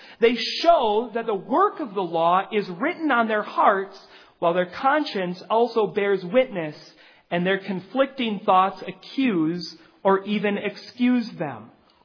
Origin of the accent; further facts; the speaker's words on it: Minnesota, United States; Growing up in Minnesota, in rural farmland, whenever we told people we're going to the city, we meant we're going to Minneapolis, St. Paul.